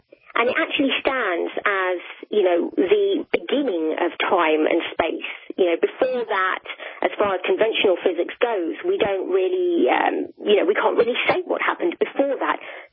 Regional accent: London, United Kingdom; growing up in London, we didn't really get to see the stars very much, I have to be honest.

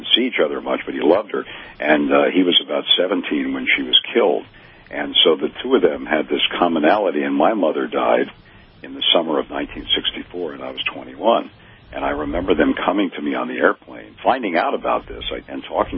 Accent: Miami, Florida, United States; I grew up in Miami, we always remember our roots

